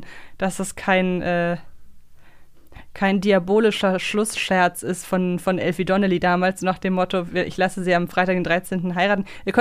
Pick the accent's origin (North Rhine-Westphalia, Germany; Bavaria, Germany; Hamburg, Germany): Hamburg, Germany; ich kann das beurteilen als Hamburgerin